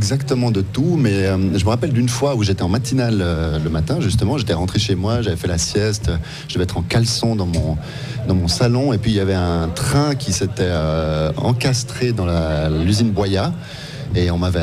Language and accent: French; Jura, Switzerland; now in Neuchâtel, Switzerland; Je suis originaire du canton du Jura, mais je connaissais très peu le Jura et le Jura bernois. Donc, même en tant que neuchâtelois, c'est un peu honteux, mais c'est vrai, quand on vit à Neuchâtel, on suffit parfois à soi-même, c'est un peu nul. Mais j'ai appris à découvrir, puis j'ai habité à Bienne